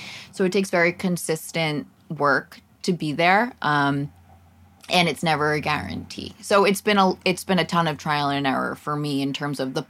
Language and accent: English; East Coast, United States; now in Los Angeles, United States; I'm from the East Coast. My whole family's on the East Coast. And I'm not sure that LA is where I'm rooted for the rest of my life.